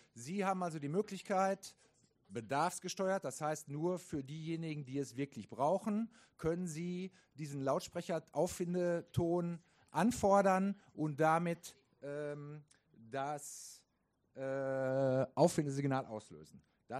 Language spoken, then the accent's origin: German; North Rhine-Westphalia, Germany; Sie hören ja, ich komme aus dem Ruhrgebiet.